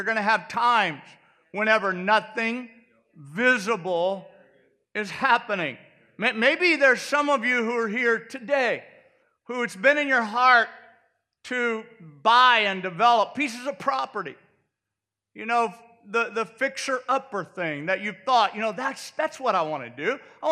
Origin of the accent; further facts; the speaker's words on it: Midwest, United States; And first of all, just saying Puyallup, for me, I was from the Midwest, and it's like, how do I learn how to say Puyallup?